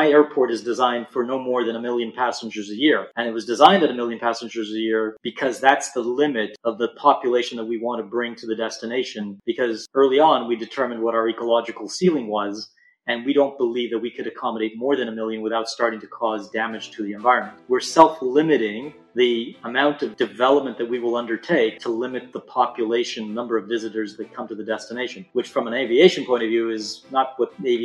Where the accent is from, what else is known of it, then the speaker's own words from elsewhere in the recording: Toronto, Ontario, Canada; I'm from Toronto. I was born in Canada. I studied at the University of Toronto.